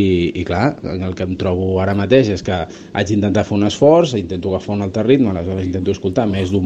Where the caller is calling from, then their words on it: Cardedeu, Catalonia, Spain; de Cardedeu i res, us vinc a estirar una mica les orelles